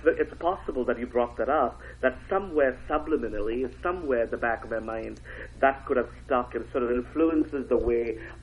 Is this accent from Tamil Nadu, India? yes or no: yes; Chennai, Tamil Nadu, India; now in United States; I was born and raised in India, mm-hmm. in a southern town called Madras